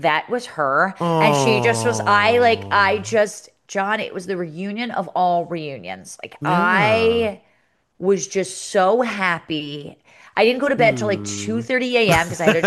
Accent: East Coast, United States; Like I often forget, like, oh, I grew up on the East Coast.

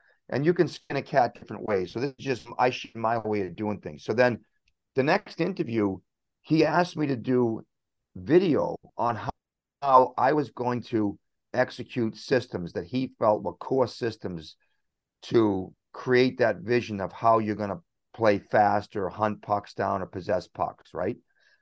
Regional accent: Boston, Massachusetts, United States; I'm an Irish guy from Boston, from the city, right?

